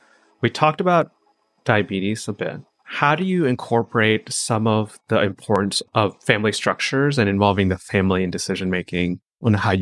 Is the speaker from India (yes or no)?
yes; Tamil Nadu, India; I think for me, Indian meant the things that I experienced growing up in Tamil Nadu, and I actually wasn't exposed to a lot of other Indian communities.